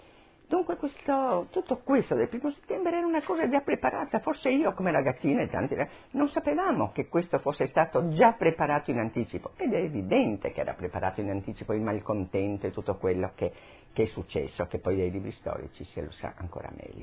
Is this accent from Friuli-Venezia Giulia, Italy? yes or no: yes; Trieste, Friuli-Venezia Giulia, Italy; born there; sono nata a Trieste, sono di famiglia slovena e sono nata nel 1926, precisamente il 6 ottobre.